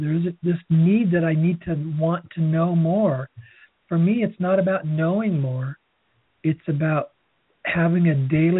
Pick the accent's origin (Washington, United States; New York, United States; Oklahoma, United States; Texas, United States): Washington, United States; Seattle; I came from the Seattle area and I'm still a Seattle Seahawks football fan.